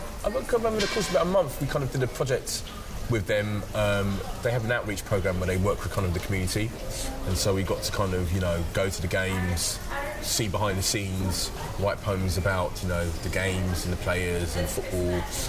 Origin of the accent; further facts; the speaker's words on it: England, United Kingdom; accent: English; unfortunately I was from England, had a very strong English accent, couldn't do a very good fake American accent.